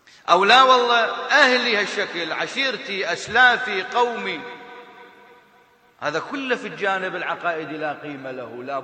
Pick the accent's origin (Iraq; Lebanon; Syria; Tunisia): Iraq; عندنا بالعراق